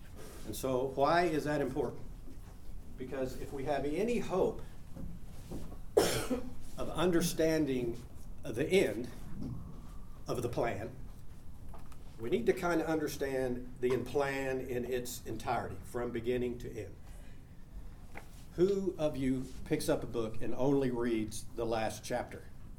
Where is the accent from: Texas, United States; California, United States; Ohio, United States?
Texas, United States; Dallas; I grew up in Dallas, the Baptist Bible Belt.